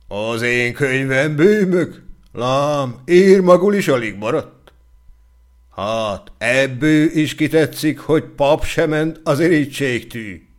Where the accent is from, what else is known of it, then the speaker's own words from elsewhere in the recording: Nagykőrös, Pest, Hungary; born there; Az én életöm pedig nem közönségesen kezdődött, hanem hogy édesanyám nagy körösen járt. Na, ott születtem.